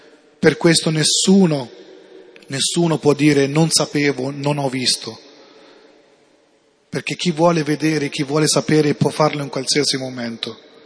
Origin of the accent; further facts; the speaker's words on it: Ancona, Marche, Italy; Io sono di origine siriana, sono nato in Italia, in Ancona, è stato sempre in Italia.